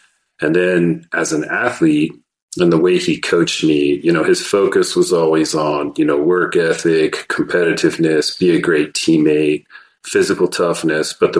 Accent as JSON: {"language": "English", "town": "Lubbock", "region": "Texas", "country": "United States", "tie": "born or raised there", "said": "I grew up in Lubbock, Texas, which is a smallish West Texas town, home of Texas Tech University."}